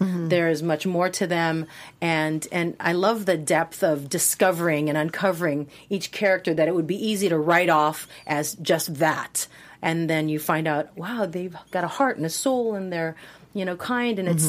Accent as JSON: {"language": "English", "region": "Hawaii", "country": "United States", "said": "I sort of put on this sort of Asian accent, but I'm from Hawaii."}